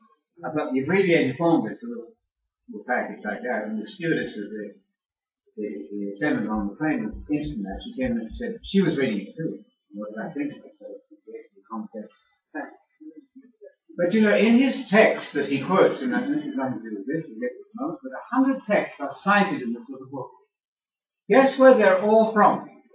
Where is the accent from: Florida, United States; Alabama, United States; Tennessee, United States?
Alabama, United States; I'm from Alabama. I've always come from a river.